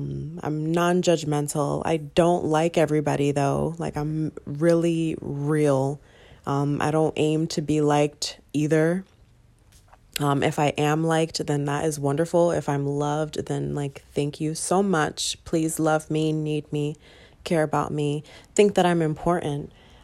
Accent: United States; born there; I'm 34 years old. I'm a single Puerto Rican woman. I live in Connecticut. I was born in the United States, yada, yada, yada.

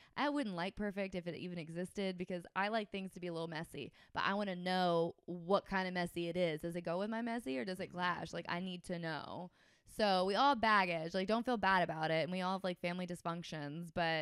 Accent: Georgia, United States; I'm from Georgia too. So we do everything way too fast anyway.

